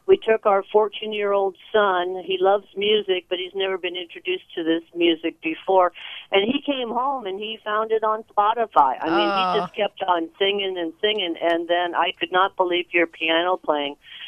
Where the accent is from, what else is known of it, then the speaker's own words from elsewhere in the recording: California, United States; I grew up in Southern California